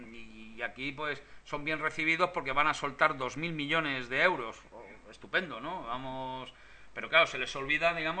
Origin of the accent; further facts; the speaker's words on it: Madrid, Community of Madrid, Spain; yo soy de aquí de Madrid, yo vivo en Madrid